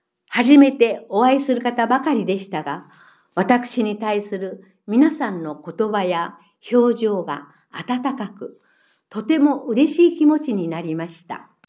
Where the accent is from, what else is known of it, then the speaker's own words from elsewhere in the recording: Fukuoka, Japan; 出身は福岡市です。日本三大八幡宮として有名な箱崎宮の近くで生まれ育ちました。昭和55年生まれ